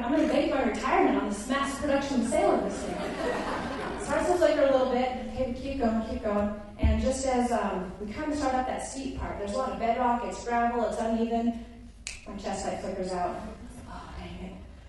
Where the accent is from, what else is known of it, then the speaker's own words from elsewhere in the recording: Anchorage, Alaska, United States; now in Kodiak, United States; I grew up with her in Anchorage.